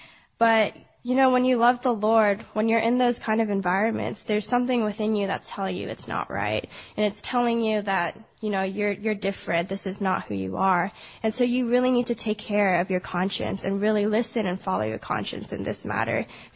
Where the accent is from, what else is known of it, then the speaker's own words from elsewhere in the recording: Irvine, California, United States; I'm going to be a third year at the University of Chicago. I grew up in Irvine.